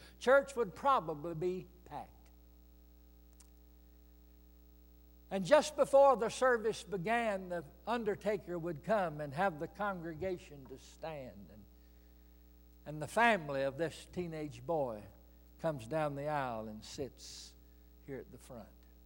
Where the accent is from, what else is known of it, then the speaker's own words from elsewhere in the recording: Alabama, United States; I was born and raised in Alabama. Those of us who live in the Deep South, we grew up with certain customs and traditions.